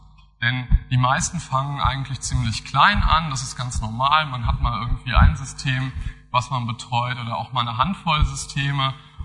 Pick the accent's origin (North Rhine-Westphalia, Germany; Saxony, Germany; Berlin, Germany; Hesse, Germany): North Rhine-Westphalia, Germany; Bonn; Ich komme aus Bonn.